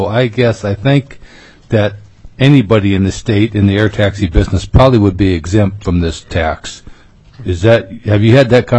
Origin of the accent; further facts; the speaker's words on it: Alaska, United States; I'm from the Kenai Borough where we have a borough sales tax